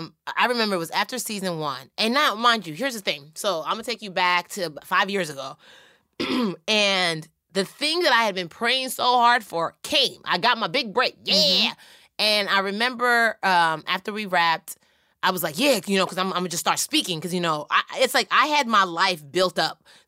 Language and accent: English; Nigeria; I'm a Nigerian girl. In fact, there's a pail of water on my head. There's a baby on my back.